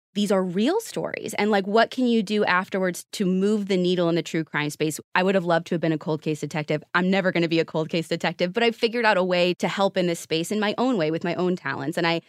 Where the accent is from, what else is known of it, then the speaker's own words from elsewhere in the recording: Midwest, United States; moved away; also born or lived in Arizona; I grew up in the Midwest in an area that was like overcast all the time. And I ended up moving to Arizona